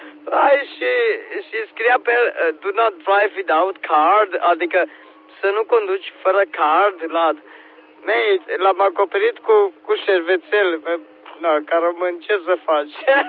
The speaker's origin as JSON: {"language": "Romanian", "country": "Romania", "said": "Îs român, right? Adică, la urma urmei și la sfârșitul zilei, când eu pun capul pe pernă, sunt român, right?"}